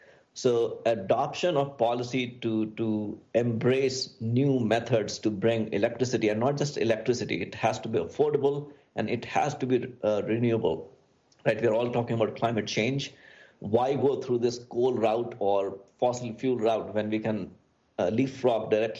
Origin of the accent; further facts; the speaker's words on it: Bihar, India; So we started this company in my home state, Bihar, in India.